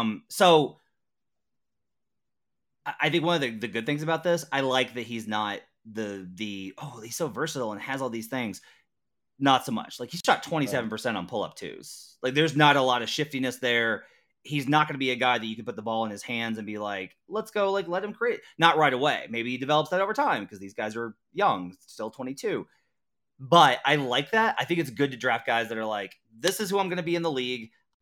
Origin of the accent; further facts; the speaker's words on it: Missouri, United States; Boo, I'm from Missouri.